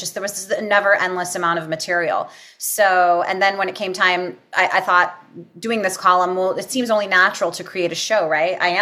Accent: Los Angeles, California, United States; I'm originally from Los Angeles, and I had done a lot of work in L.A.

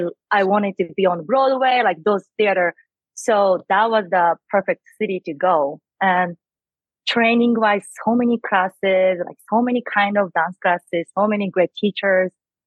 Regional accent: Japan; English is a second language; now in United States; That time I wasn't living in US yet. I was just visiting from Japan.

